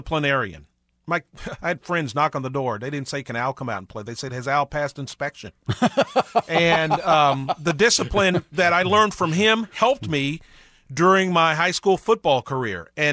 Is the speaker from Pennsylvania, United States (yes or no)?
yes; Pennsylvania, United States; Growing up in Western Pennsylvania, being from a disciplinary family, and playing high school football.